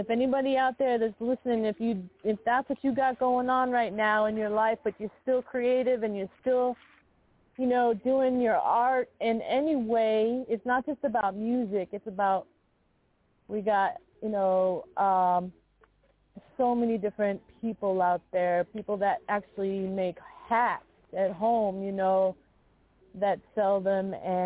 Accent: Detroit, Michigan, United States; born there; from the moment I was born in Motown in Detroit.

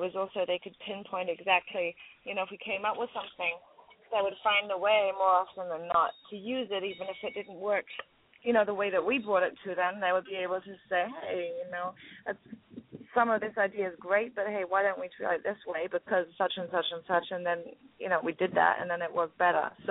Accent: England, United Kingdom; I guess maybe it's because I'm English. We've had plenty, over in England

